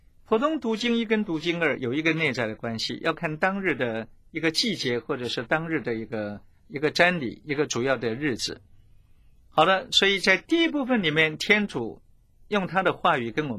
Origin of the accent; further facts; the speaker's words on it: China; 像我们中国人古时候呢